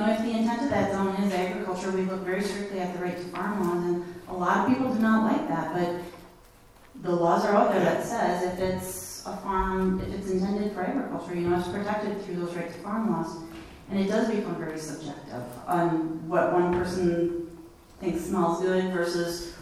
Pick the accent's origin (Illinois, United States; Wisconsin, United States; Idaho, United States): Wisconsin, United States; so I'm from Wisconsin, and that's a big dairy state.